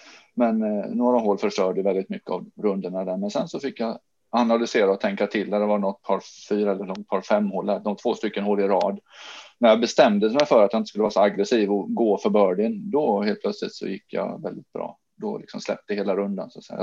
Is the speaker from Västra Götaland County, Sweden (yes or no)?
no; Jönköping, Jönköping County, Sweden; hemma i Jönköping där jag är uppvuxen.